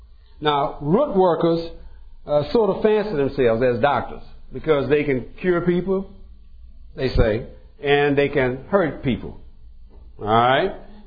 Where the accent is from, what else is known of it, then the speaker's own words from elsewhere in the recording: United States; accent: Texas Louisiana; Also, because of my my Texas Louisiana accent, when I say roots, I'm talking about the bottom of a tree.